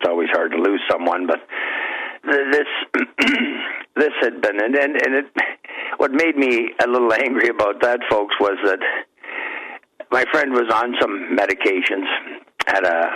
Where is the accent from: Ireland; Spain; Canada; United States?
Canada; I'm from Canada here, but I sure don't like the cold anymore.